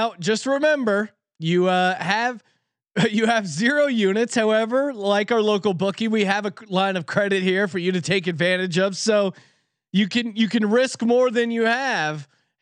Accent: Canada; As a Canadian and someone on social media, an influencer, as we dare to say.

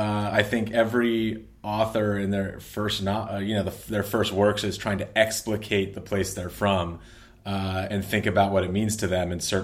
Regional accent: Mount Vernon, Ohio, United States; certainly New Canaan was influenced by growing up in Mount Vernon

